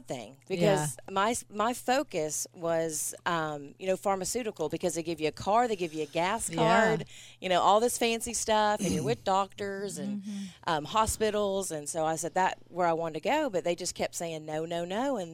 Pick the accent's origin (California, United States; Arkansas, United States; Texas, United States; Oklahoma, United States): Oklahoma, United States; Enid; also born or lived in Ponca City; Well, I'm from Oklahoma, Enid, Oklahoma, born in Ponca City, moved to Enid, was raised in Enid, graduated from Enid.